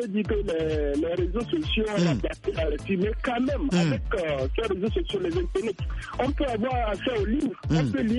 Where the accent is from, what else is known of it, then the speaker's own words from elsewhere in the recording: Togo; C'est le français, vraiment, chez nous au Togo.